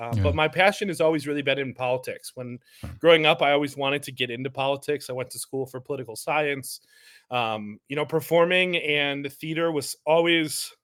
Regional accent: Fond du Lac, Wisconsin, United States; And then I moved back to my hometown in 2017, ran for city council in 2018.

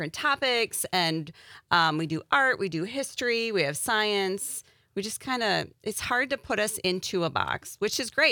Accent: Fond du Lac, Wisconsin, United States; I grew up in Fond du Lac.

